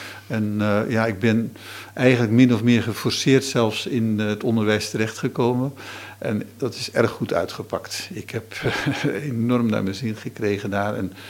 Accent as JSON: {"language": "Dutch", "region": "the north", "country": "Netherlands", "said": "ik heb een accentje, dat is al duidelijk direct te merken. Ik probeer trouwens soms wel eens een beetje wat meer Vlaams te spreken. Maar ik kom inderdaad uit het noorden. Ik ben ook protestant."}